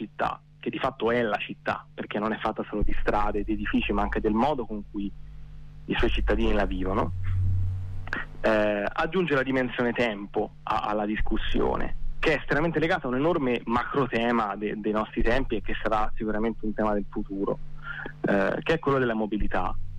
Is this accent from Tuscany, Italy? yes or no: yes; Prato, Tuscany, Italy; Noi siamo di Prato e questa cosa è evidente